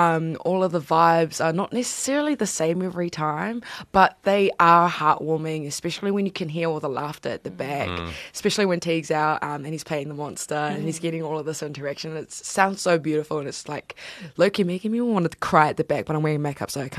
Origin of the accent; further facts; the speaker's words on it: New Zealand; I'm also a Kiwi as well